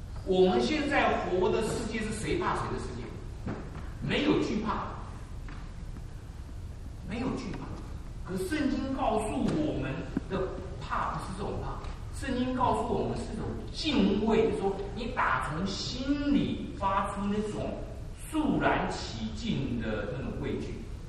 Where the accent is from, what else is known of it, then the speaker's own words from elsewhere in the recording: Taiwan; 我在台湾成长，我们台湾有一句话，可能不只是台湾，就是狗眼看人低